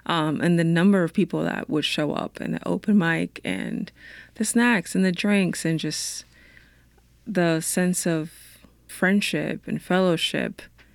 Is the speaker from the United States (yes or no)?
no; Dominican Republic; moved away; Like, obviously, I know where I'm from, but no one had ever asked me that before. Yeah. Because I had just been, you know, in the Dominican Republic all my life.